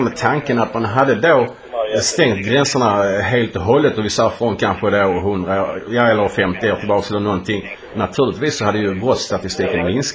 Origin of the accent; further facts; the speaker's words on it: Poland; Swedish is a second language; now in Sweden; Nu är jag själv invandrare, så det är inte det jag är då polack.